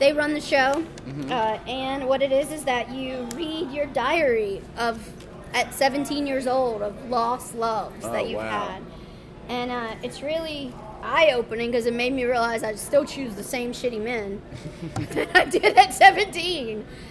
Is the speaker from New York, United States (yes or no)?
no; Louisiana, United States; I'm born and raised in Louisiana. I think that this is the best state on earth.